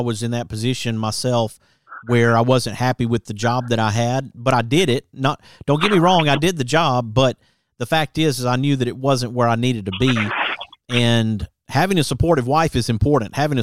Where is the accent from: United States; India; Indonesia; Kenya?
United States; Alabama; just tell them you want to make tortillas being born and raised in Alabama.